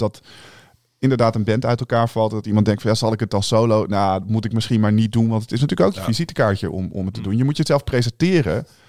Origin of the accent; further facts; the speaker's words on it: Emmen, Drenthe, Netherlands; Ik kom oorspronkelijk uit Emmen, daar is dat niet zo.